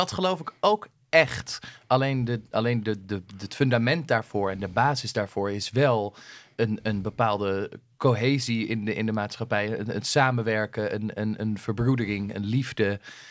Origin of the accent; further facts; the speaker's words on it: Beemster, North Holland, Netherlands; Ik kom uit de Beemster